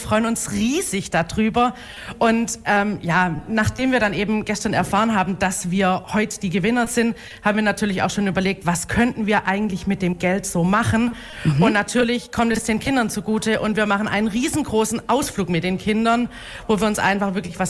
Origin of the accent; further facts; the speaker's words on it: Fellbach, Baden-Württemberg, Germany; Ich komme hier aus Fellbach und fahre mit dem Auto.